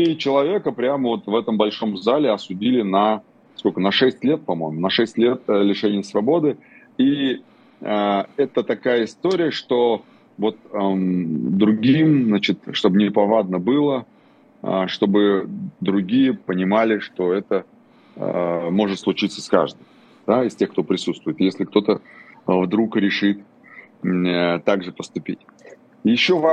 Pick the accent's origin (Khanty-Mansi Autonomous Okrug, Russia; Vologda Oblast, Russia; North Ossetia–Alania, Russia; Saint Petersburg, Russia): North Ossetia–Alania, Russia; Vladikavkaz; born there; Я родился в Владикавказе, я этот город очень люблю.